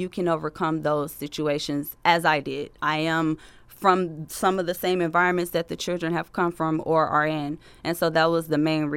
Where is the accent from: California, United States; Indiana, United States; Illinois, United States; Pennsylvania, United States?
Indiana, United States; Gary; I am originally from Gary, Indiana.